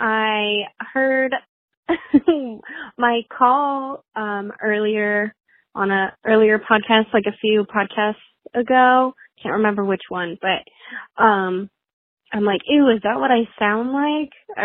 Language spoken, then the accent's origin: English; San Diego, California, United States; I'm from San Diego.